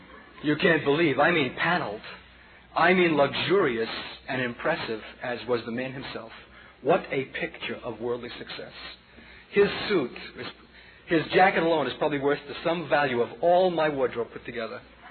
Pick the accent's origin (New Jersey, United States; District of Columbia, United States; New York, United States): New York, United States; Brooklyn; accent: Brooklyn; in which it came forth in my familiar Brooklyn accent, even with a bit of slang thrown